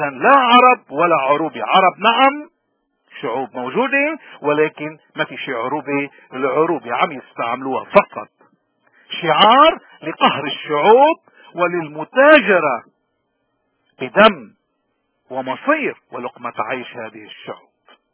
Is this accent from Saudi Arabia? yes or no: no; Lebanon; نحن لبناني، هويتنا لبنانية